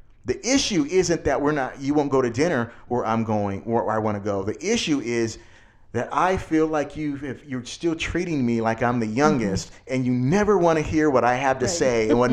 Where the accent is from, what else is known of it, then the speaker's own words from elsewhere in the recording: California, United States; I mean, we're from California, Southern California, so that comes with our territory.